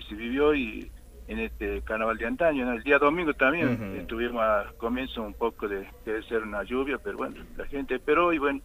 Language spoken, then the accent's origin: Spanish; Cachi, Salta, Argentina; nosotros los cacheños, yo especialmente como intendente